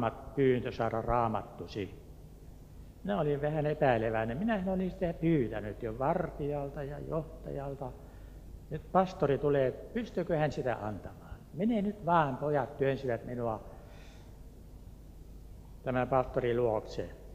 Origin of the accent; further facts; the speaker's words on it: Turku, Southwest Finland, Finland; Minä olen Turusta.